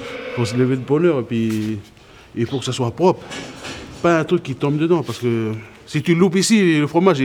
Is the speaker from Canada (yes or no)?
no; New Caledonia; J'ai pour 1 an ici. Je suis arrivé ici à l'été, puis je repars à l'été. Je viens de la Nouvelle-Calédonie.